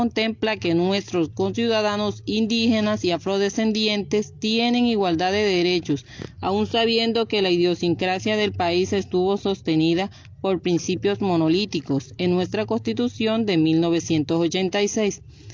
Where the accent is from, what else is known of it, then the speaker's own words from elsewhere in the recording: Colombia; dejándolos por fuera como ciudadanos colombianos